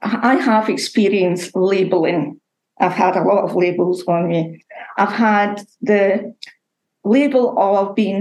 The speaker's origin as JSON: {"language": "English", "region": "Scotland", "country": "United Kingdom", "tie": "born or raised there", "said": "I came from totally unchurched, and people thought I ought to know. I mean, I grew up outside Glasgow"}